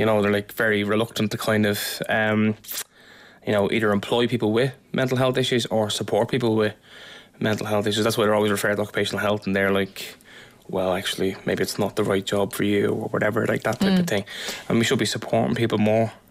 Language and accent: English; Crumlin, Leinster, Ireland; when I was growing up in Crumlin, I played for... I played in goal for Crumlin Rovers